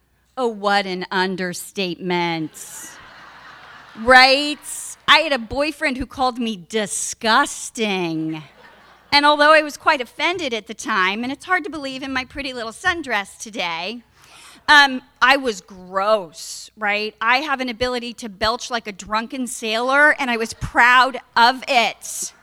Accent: Los Angeles, California, United States; I grew up in Los Angeles. I'm the youngest of five kids.

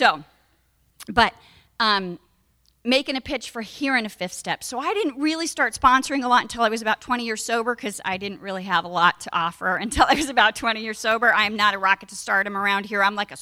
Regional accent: Los Angeles, California, United States; I grew up in Los Angeles. I'm the youngest of five kids.

